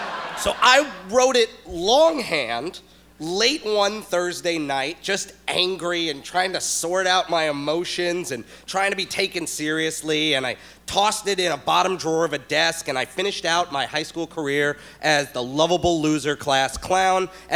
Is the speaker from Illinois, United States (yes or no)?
yes; Chicago, Illinois, United States; I grew up in Chicago, and I went to a very...